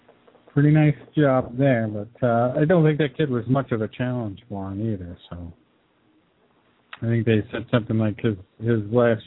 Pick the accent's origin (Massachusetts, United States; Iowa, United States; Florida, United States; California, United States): Massachusetts, United States; Quincy; No, I think that was a kid from my hometown, where I went to high school, in Quincy.